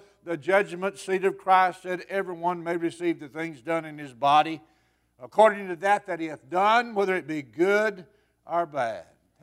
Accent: the South, United States; accent: southern; I have the accent.

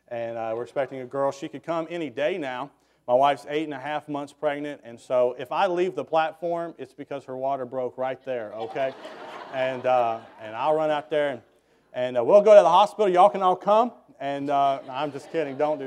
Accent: the South, United States; And I'm from the South.

